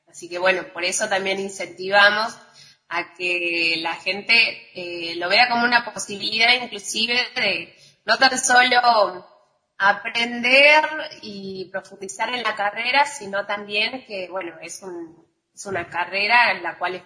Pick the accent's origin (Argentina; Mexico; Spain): Argentina; Salta; Yo soy particularmente de Salta